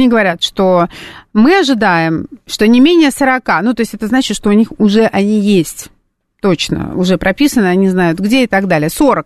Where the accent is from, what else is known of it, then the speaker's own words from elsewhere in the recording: Saint Petersburg, Russia; now in Moscow, Russia; я там сама родом из Петербурга, я в Москве живу 20 лет, и я уже, конечно, я здесь очень сильно прижилась